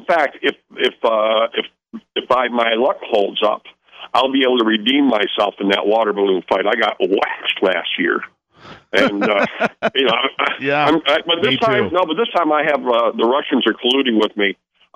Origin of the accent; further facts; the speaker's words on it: Michigan, United States; I mean, I grew up in Michigan milking cows.